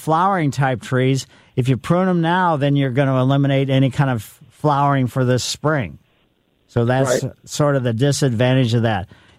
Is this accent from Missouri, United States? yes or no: yes; Ellisville, Missouri, United States; Growing up in Ellisville, we down on Flat by the Botanical Garden, my parents moved to Ellisville, and we had junipers as foundation plants